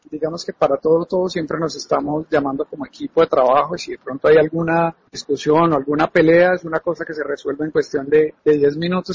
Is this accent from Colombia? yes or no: yes; Colombia; Curiosamente, pues nosotros somos colombianos